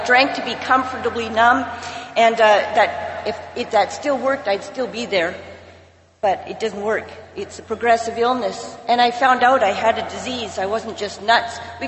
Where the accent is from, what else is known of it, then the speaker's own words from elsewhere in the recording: Alberta, Canada; I'm alcoholic. And I am from Alberta, Canada.